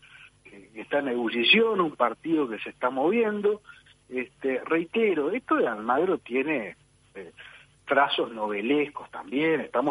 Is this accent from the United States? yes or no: no; Uruguay; Nosotros tenemos como uruguayos el enorme problema de la candidatitis, ¿no?